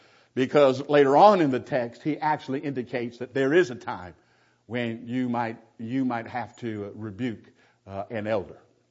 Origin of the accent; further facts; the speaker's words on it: California, United States; Most of you know, I grew up in the South myself, Southern California.